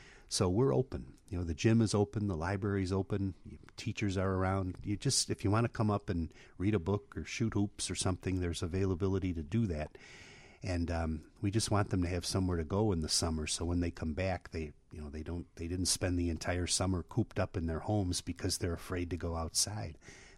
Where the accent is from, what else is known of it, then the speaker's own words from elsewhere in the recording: Illinois, United States; You know, I grew up on the South Side, and I knew what that meant to people.